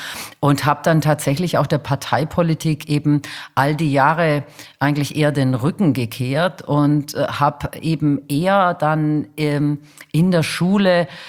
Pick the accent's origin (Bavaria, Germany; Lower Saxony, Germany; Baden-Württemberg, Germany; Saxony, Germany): Baden-Württemberg, Germany; Stuttgart; Also ich komme ja aus Stuttgart.